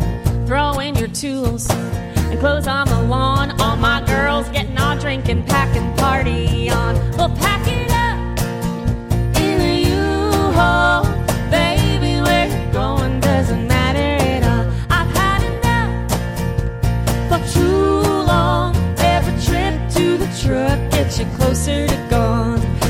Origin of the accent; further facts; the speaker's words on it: Columbia, United States; Growing up in Columbia, I live in a vibrant arts community.